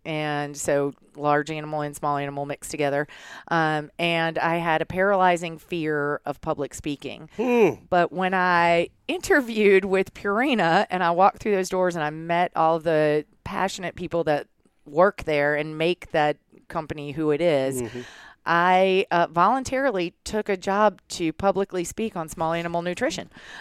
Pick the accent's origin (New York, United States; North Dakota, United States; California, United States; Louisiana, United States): Louisiana, United States; Baton Rouge; also born or lived in Austin, Texas; now in Boulder, United States; We still go back in vacation, but I grew up in Baton Rouge for sure.